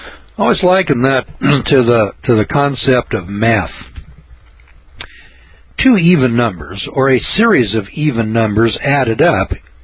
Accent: Missouri, United States; I'm from Missouri. I got to see it.

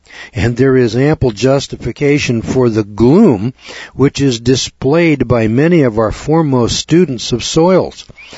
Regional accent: California, United States; You know, I'm from California where they got real dirt. I mean, you can dig a post hole where I'm from with a shovel.

